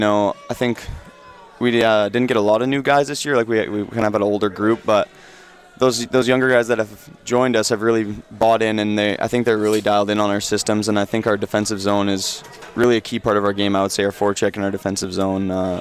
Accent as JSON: {"language": "English", "town": "Edmonton", "region": "Alberta", "country": "Canada", "also_born_or_lived": "Manitoba", "said": "I was from Edmonton originally. Then I played junior hockey in Manitoba there."}